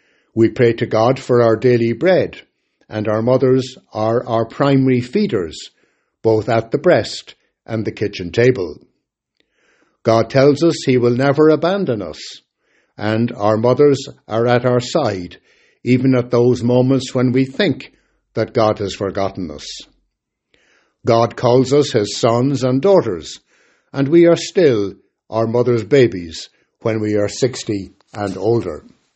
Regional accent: Dublin, Leinster, Ireland; housing estate that I grew up in Dublin in the 1960s, was coming down literally with children, cats and dogs.

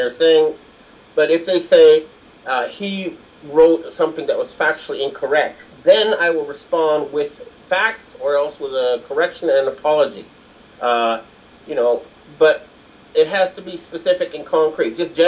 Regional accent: Canada; Now, I'm a Canadian and I have a personal interest

